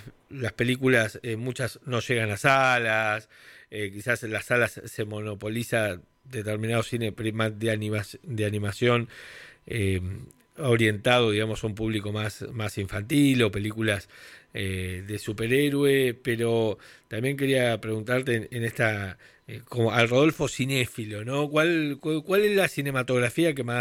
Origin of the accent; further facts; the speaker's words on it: La Plata, Buenos Aires Province, Argentina; Nosotros somos de La Plata